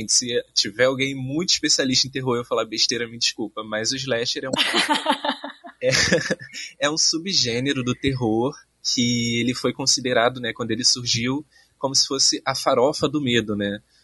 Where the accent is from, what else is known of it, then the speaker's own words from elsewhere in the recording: Southeast, Brazil; eu fui, nasci e cresci no Sudeste, passei alguns anos da adolescência ali